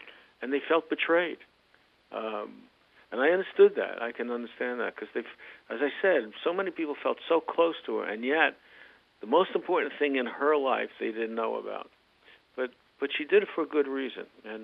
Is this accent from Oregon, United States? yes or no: no; New York City, New York, United States; I always wanted to be a columnist because I grew up in New York City reading the columnists in the New York Post